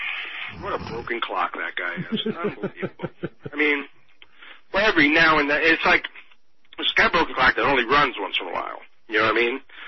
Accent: Tampa, Florida, United States; born there; I was born in Tampa, folks.

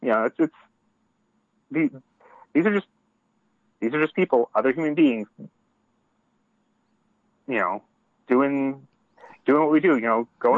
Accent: Maine, United States; also born or lived in Vermont / Montana; I grew up mostly in Maine, you know, went to college in Vermont. I live in Montana.

